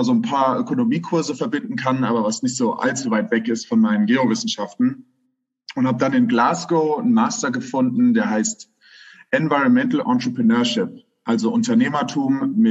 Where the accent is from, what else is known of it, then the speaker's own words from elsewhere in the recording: Königstein, Hesse, Germany; Ich komme ursprünglich aus Königstein. Das ist ein ganz beschauliches Vorörtchen von Frankfurt am Main.